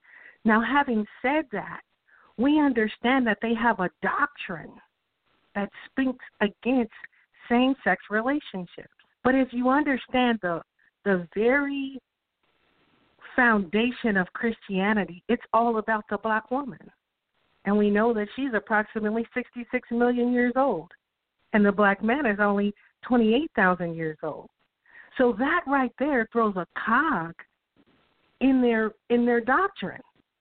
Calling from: California, United States; I'm calling from California.

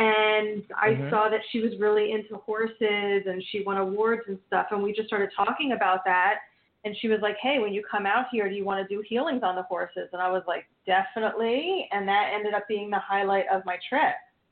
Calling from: New Jersey, United States; New Jersey.

